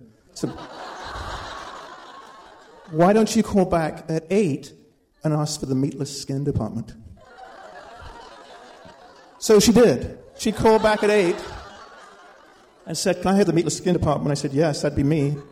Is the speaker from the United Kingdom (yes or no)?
yes; England, United Kingdom; And if I had, as an English guy, I wouldn't have said badass anyway. It would have been bad ass.